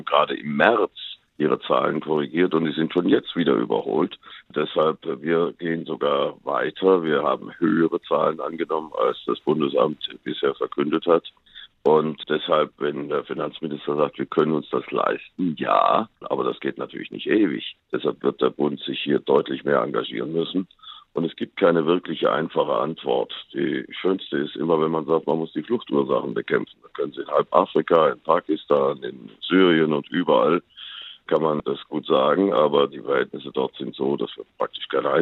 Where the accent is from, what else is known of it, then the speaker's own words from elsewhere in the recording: Giessen, Hesse, Germany; Ich komme ja aus Gießen und ich bin unmittelbar dabei